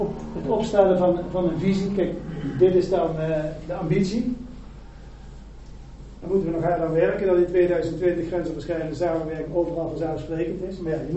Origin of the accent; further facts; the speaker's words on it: Netherlands; die we als Nederlanders dan zouden moeten gaan betalen als we gebruik maken van de Duitse autowegen.